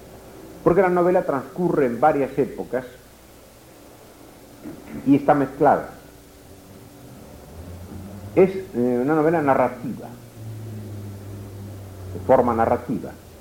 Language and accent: Spanish; Galicia, Spain; Entonces yo invento una ciudad, y esta ciudad la coloco en mi tierra, en Galicia, que es, como les expliqué a ustedes esta mañana, es la Irlanda de España